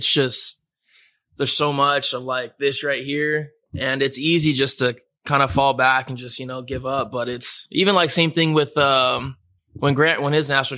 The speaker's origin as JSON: {"language": "English", "town": "Fresno", "region": "California", "country": "United States", "also_born_or_lived": "Singer", "said": "originally I'm from Fresno. I moved to Singer in, like, second, third grade."}